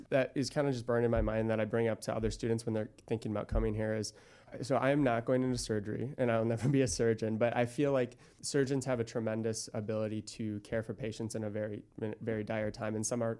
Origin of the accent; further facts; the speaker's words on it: Eden Prairie, Minnesota, United States; Yeah, I was born and raised in Eden Prairie.